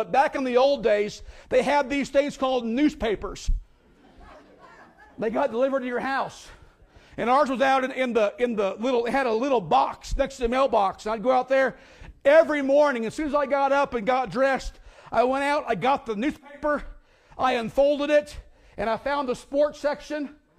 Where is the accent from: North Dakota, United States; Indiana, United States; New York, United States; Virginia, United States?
Indiana, United States; also born or lived in Ohio; that was what my life was about in the morning as a young man growing up in Indiana and Ohio.